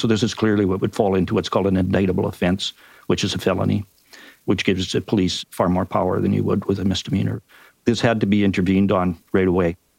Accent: Canada; accent: Canadian; And you have to put up with my Canadian accent too.

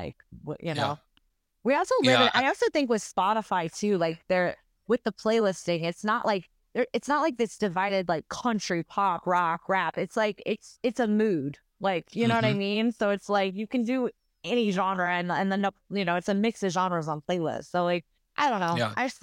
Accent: Louisiana, United States; my roots, I'm from Louisiana, you know, I'm always been like a very soulful singer.

